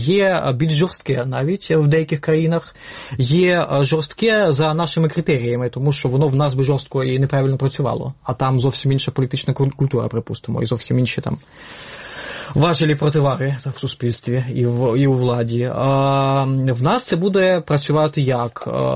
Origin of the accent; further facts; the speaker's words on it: Rivne Oblast, Ukraine; Рівненщина, я сам з Рівненщини, скажімо так.